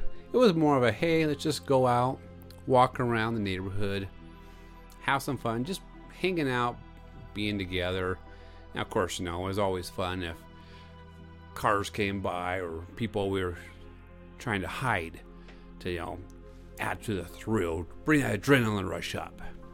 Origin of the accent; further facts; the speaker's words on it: Utah, United States; I am from Utah.